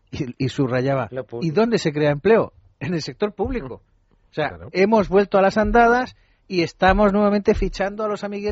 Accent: Chile; now in Spain; yo mismo, que soy chileno, armé mi plan de mi proyecto de vida aquí

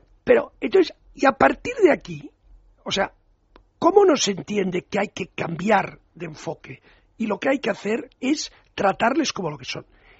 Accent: Catalonia, Spain; yo soy catalán y español, pero vamos, y tan a gusto, y europeo, por supuesto.

